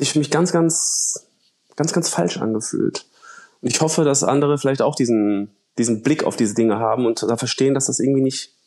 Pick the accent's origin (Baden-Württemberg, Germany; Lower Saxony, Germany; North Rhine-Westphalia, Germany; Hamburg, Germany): North Rhine-Westphalia, Germany; Cologne; ich komme aus Köln